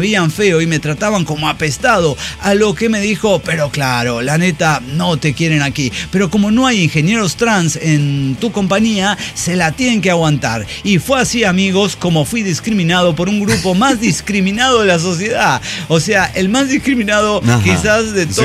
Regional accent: Salta, Argentina; de Salta, Argentina, electricista, estamos haciendo una conexión.

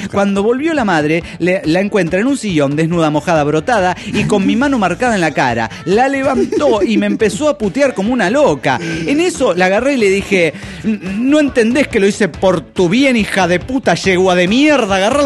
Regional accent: Los Angeles, California, United States; Hola, ¿cómo están? … de Los Ángeles, USA.

